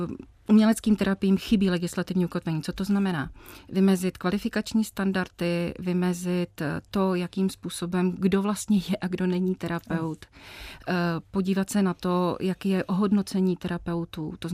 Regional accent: Tábor, South Bohemian Region, Czechia; Jsou to táboráci, já pocházím z Tábora.

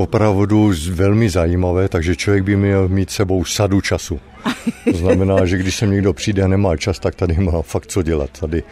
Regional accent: Karviná, Moravian-Silesian Region, Czechia; protože pocházím z Karviné

